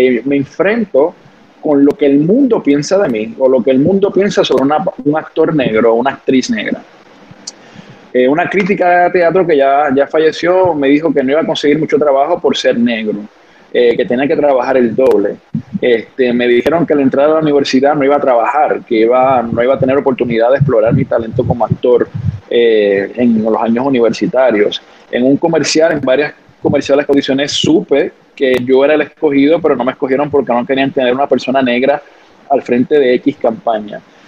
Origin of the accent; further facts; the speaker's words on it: Loíza, Puerto Rico; Yo soy de Loíza, Puerto Rico. Yo crecí en un hogar donde nunca hubo una barrera para yo como niño negro soñar con lo que quisiera hacer.